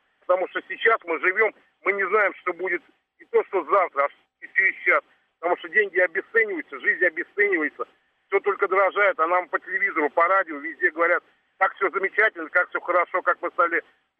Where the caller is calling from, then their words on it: Moscow, Russia; Я звоню из Москвы.